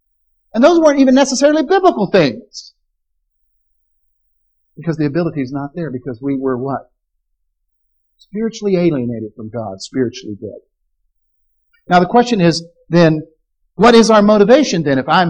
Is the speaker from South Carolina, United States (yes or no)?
yes; South Carolina, United States; For instance, I'm from South Carolina.